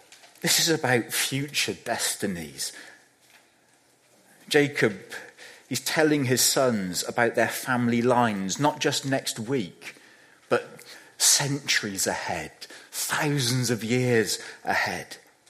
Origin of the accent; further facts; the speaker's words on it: Bradford-on-Avon, South West England, United Kingdom; One of my friends who I grew up with in Bradford-on-Avon, who knew me better than most people